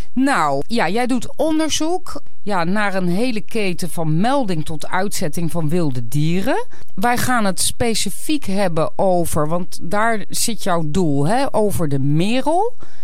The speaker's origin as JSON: {"language": "Dutch", "town": "Bennekom", "region": "Gelderland", "country": "Netherlands", "tie": "born or raised there", "said": "Ik ben opgegroeid in Bennekom."}